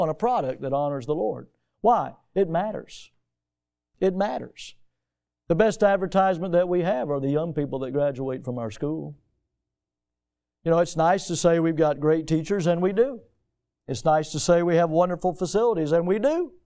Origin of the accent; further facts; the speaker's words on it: United States; I'm a citizen of America, but I'm also a citizen of heaven.